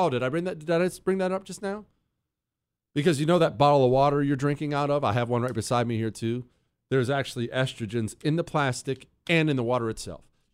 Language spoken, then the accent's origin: English; Montana, United States; I grew up in Montana. Every single winter, people would die.